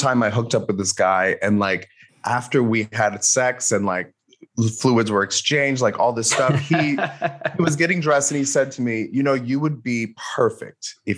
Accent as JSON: {"language": "English", "town": "Miami", "region": "Florida", "country": "United States", "tie": "born or raised there", "said": "I grew up kind of all around the world. No, my parents were in the army. My parents were in the army, so we lived in a bunch of different states."}